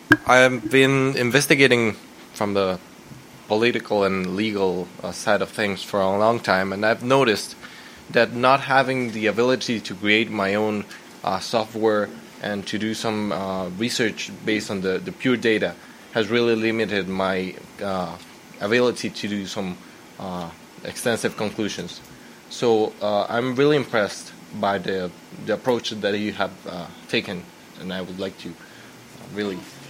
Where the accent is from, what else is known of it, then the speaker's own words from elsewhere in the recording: Costa Rica; I'm from Costa Rica.